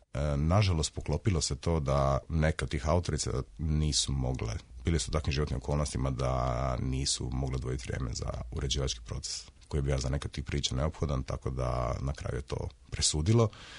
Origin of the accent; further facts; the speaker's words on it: Split, Split-Dalmatia County, Croatia; Jedan od gradova treba biti Split. Moj rodni grad